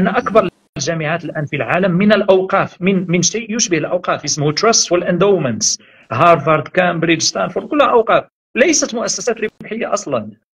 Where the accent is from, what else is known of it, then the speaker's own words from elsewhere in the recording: Morocco; كما يقال عندنا في المغرب حلوا في قرموس